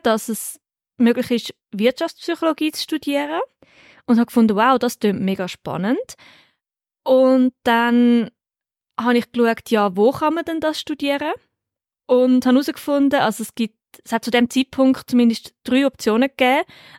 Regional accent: Zurich, Switzerland; now in Lucerne, Switzerland; ich komme ursprünglich aus dem Zürcherland, ein kleines Dörfli dort, also von Bergspiel, und wohne jetzt momentan so unter der Woche zu Luzern und ein Teil noch genau dort.

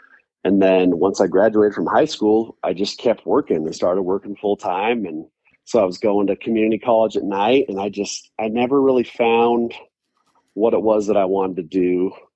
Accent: Taylorsville, Utah, United States; So I was born in Taylorsville, Utah, born and raised.

